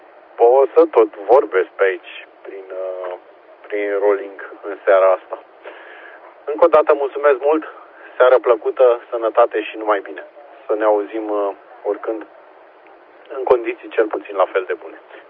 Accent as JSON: {"language": "Romanian", "town": "Pitești", "region": "Argeș", "country": "Romania", "said": "eu sunt din Pitești"}